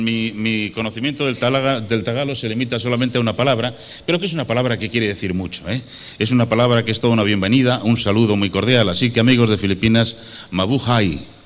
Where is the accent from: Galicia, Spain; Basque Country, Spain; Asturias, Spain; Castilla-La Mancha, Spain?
Basque Country, Spain; Bilbao; Yo nací en Bilbao y de todos he sabido que allí en el bocho, como llamamos, bocho es agujero, Bilbao está en un agujero.